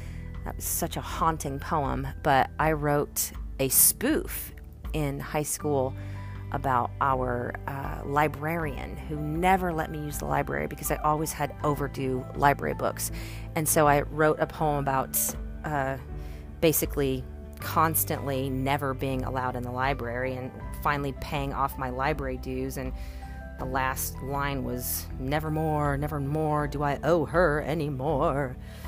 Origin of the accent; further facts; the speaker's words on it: Benkelman, Nebraska, United States; it was about my hometown, Benkelman, Nebraska